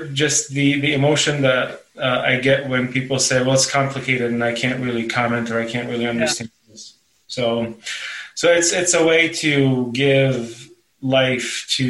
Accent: Qatar; So all my siblings and I, and I'm the youngest of 5, were all born and raised in Qatar.

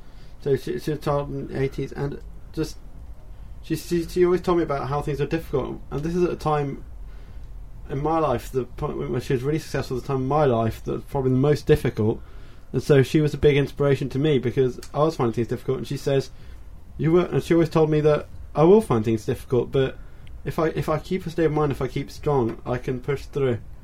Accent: Athens, Attica, Greece; because she would have been defending the title in Athens, which is my hometown. That, in a sense, that's where I was born.

